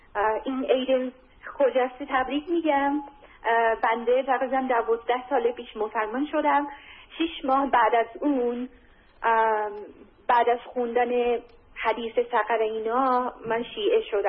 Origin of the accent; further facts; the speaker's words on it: Japan; Persian is a second language; now in Iran; من اهل ژاپن هستم.